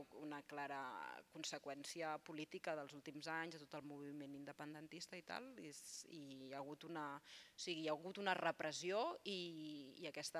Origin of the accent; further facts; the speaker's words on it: Catalonia, Spain; Com a intèrprets catalanes tenim més possibilitats Catalunya i Madrid